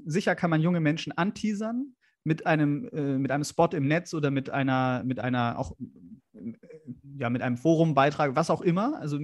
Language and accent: German; Munich, Bavaria, Germany; Etwas, was ich aus Süddeutschland kenne, denn ich bin in München zur Schule gegangen